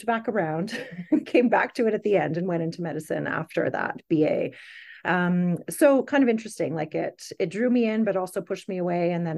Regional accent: Montreal, Quebec, Canada; I grew up in Montreal and I had two physician parents.

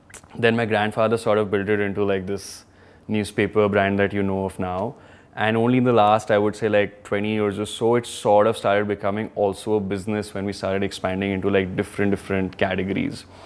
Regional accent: Kanpur, Uttar Pradesh, India; I grew up in Kanpur, and in my house at some point there were about 30-40 people who were living, and grew up in this like Baniya family, you know, generational sort of family business.

